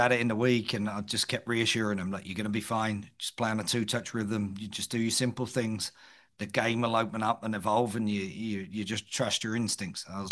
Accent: England, United Kingdom; But as an Englishman, I don't often win penalty shootouts.

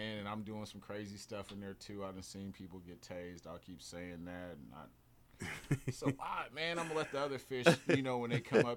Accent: Portland, Oregon, United States; Because I'm from Northeast Portland, Oregon.

